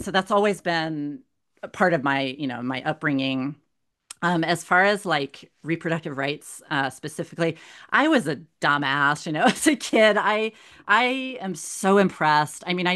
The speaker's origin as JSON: {"language": "English", "town": "Colorado Springs", "region": "Colorado", "country": "United States", "tie": "born or raised there", "said": "I grew up in Colorado Springs, and it's a military, you know, it has an Air Force Academy down there. My dad was an English professor in the Air Force Academy there, and I was born on the Air Force Academy there."}